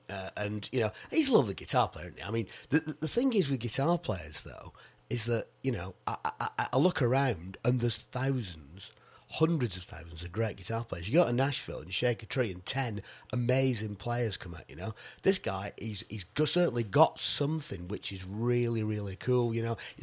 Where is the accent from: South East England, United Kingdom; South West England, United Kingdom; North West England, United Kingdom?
North West England, United Kingdom; Ramsbottom; I'm from Ramsbottom.